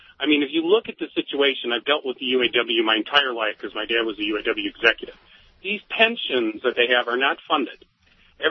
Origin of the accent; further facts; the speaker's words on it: Detroit, Michigan, United States; moved away as an adult; now in Denver, United States; I'm an attorney in Denver now, but I moved here from Michigan, from Detroit, about 3 years ago.